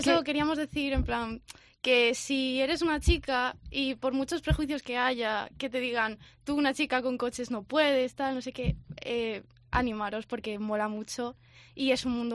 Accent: Community of Madrid, Spain; aunque soy madrileña

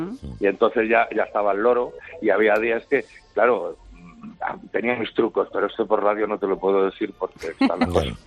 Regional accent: Socuéllamos, Castilla-La Mancha, Spain; Yo soy de Ciudad Real, de un pueblo que se llama Socuéllamos.

